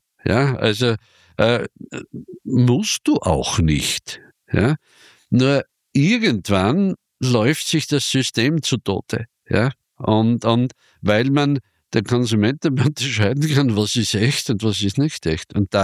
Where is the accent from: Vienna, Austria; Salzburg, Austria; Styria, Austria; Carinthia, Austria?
Styria, Austria; Bei uns in der Steiermark ist es so, dass wir in den letzten Jahren oder letzten Jahrzehnten extrem mit Spätfrösten zu kämpfen haben.